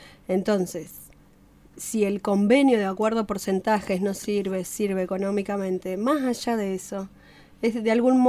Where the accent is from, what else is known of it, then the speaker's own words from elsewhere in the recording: Lago Puelo, Chubut, Argentina; Lo que somos del Lago Puelo de toda la vida sabemos que la tierra y el negocio inmobiliario...